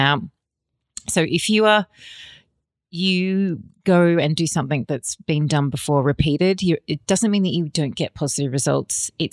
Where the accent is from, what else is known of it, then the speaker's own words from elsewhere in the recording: Australia; I'm Australian and I definitely want to see the Costa Rican beaches.